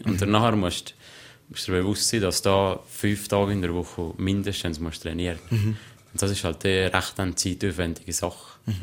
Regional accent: Switzerland; ich bin sicher stolz darauf, als Schweizer, und dass nur wir Schweizer da oben in den Garten gehen können

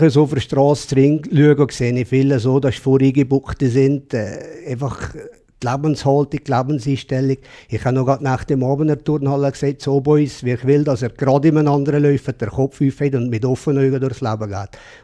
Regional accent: Valais, Switzerland; Und vor allem eben, wenn man sieht, als Walliser, der kommt und dann wird man da so eigentlich

